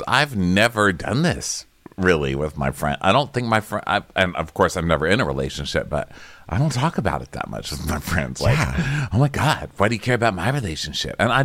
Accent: New York, United States; We are both from New York and we both think that's weird.

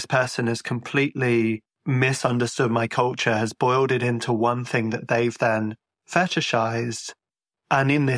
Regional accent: Ireland; But I've had times when it's been treated as Irish people being obtuse for how we spell our names.

